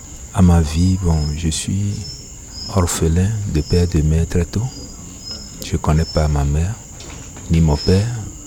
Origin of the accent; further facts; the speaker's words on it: Togo; Je suis un Togolais